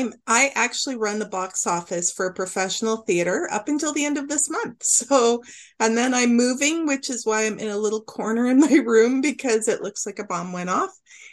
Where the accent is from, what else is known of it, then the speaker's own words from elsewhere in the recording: Alberta, Canada; Currently, I'm in Southern Ontario, and I was born and raised out in Alberta, so I'm going back there to be closer to family